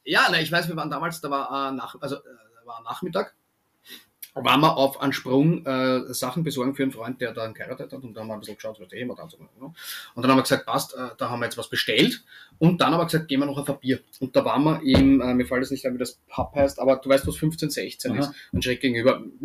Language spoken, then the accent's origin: German; Austria; Als Österreicher kannst du halt einfach nur, wenn Deutschland ausscheidet, freust dich ganz einfach.